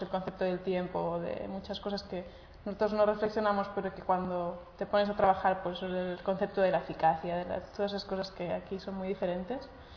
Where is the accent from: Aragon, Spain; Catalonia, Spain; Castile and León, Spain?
Catalonia, Spain; first language Catalan; now in Senegal; Bueno, yo soy catalana y a mí cuando viene alguien extranjero y me hablan catalán en Cataluña